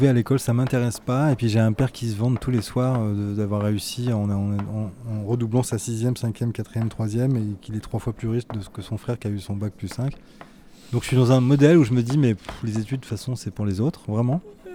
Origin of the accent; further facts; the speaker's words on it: Nogent-sur-Marne, Île-de-France, France; je suis né dans le Val-de-Marne, donc à l'est de Paris, dans une petite ville qui s'appelle Nogent-sur-Marne, qui est une petite ville derrière le bois de Vincennes. Et je vivais dans une petite maison